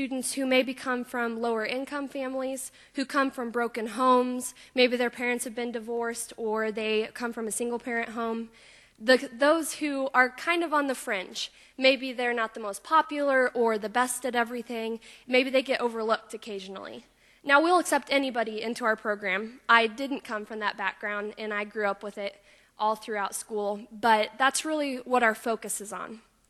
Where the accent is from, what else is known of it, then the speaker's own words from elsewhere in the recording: Greensburg, United States; Just to give you a little history, I grew up in Greensburg and actually went to this church until I think I was about in the third grade.